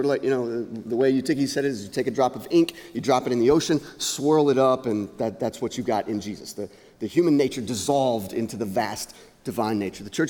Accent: Texas, United States; I'm from East Texas, so fire ants are a thing for me.

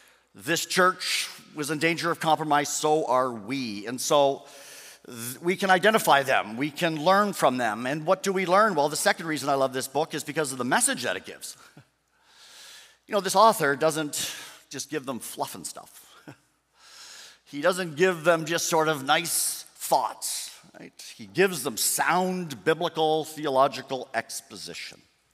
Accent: Canada; In my home country of Canada

